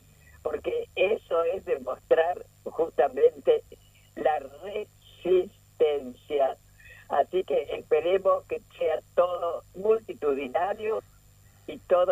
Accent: Paraná, Entre Ríos, Argentina; moved away; Paraná, que es mi patria chica, porque

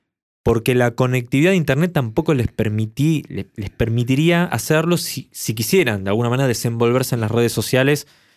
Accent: Argentina; somos los argentinos y las argentinas del continente.

